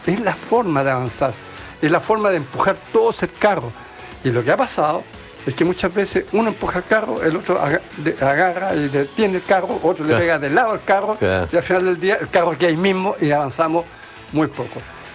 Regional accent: Chile; Ese es por lo menos mi sueño como chileno.

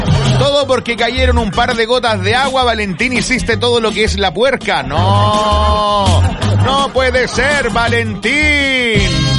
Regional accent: Cauquenes, Maule, Chile; yo soy cauquenino de Cauquenes, de allá vengo yo, soy, de hecho estoy emprestado por aquí, me trajeron para acá.

